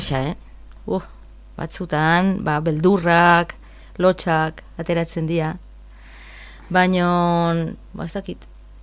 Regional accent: Galicia, Spain; Basque is a second language; moved away as an adult; Ba, ni galiziarra naiz. Eta Euskal Herria ezagutu nuen

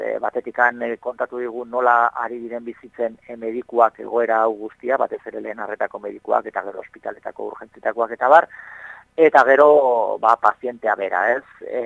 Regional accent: Zumarraga, Basque Country, Spain; Zumarrakoa naiz, eta bertako ambulatorio aurrian ia astero egiten dira elkarretaratzeak

